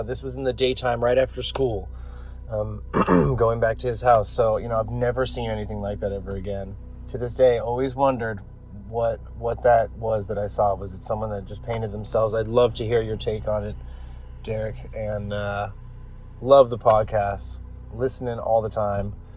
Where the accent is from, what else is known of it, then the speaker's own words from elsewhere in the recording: Los Angeles, California, United States; I'm from Los Angeles, California.